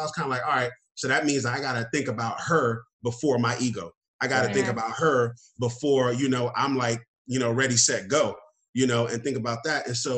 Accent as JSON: {"language": "English", "region": "New York", "country": "United States", "said": "And again, I'm from New York."}